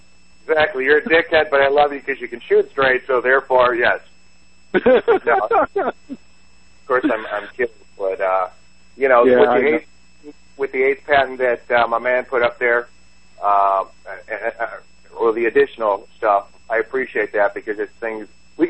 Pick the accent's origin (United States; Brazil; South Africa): United States; Chicago, Illinois; accent: Chicago; that would be my Chicago accent, my friend